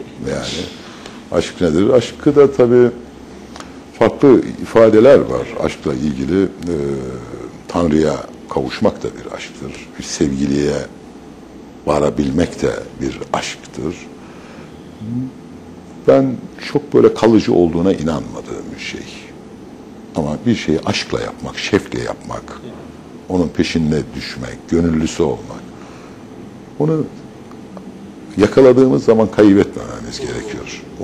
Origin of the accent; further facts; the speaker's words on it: Bayburt, Turkey; Ben Bayburtluyum. Bayburt'a gittiğimde